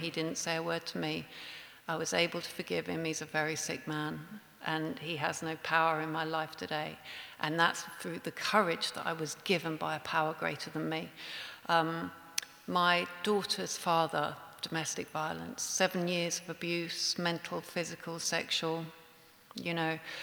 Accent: London, United Kingdom; I grew up in London.

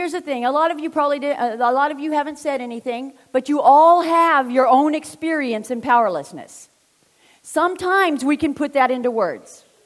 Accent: Phoenix, Arizona, United States; I'm a junkie from the South Phoenix, you know, I'm used to living on the streets

